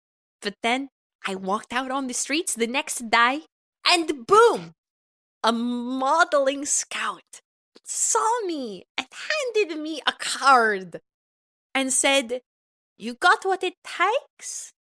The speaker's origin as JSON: {"language": "English", "town": "Bloomington", "region": "Indiana", "country": "United States", "said": "Well, I can be honest about this. I am from Bloomington, Indiana."}